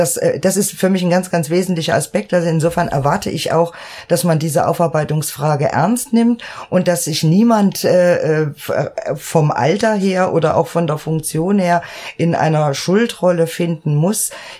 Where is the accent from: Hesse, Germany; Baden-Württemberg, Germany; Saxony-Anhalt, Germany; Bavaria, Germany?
Hesse, Germany; born there; demzufolge bin ich nach dem Mauerbau in Hessen zur Welt gekommen.